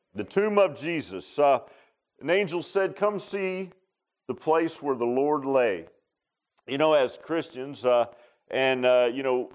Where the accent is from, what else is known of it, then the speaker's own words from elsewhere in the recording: Virginia Beach, Virginia, United States; my mom was from the Eastern Shore, Cape Charles, Virginia, and I grew up in Virginia Beach, which you have to go across the bridge tunnel, it's not that far